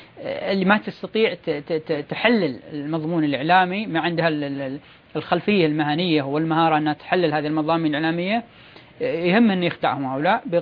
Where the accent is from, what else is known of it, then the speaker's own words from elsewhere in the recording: Yemen; ولما أتكلم عن نحن أتكلم عن اليمن، يعني عندنا في اليمن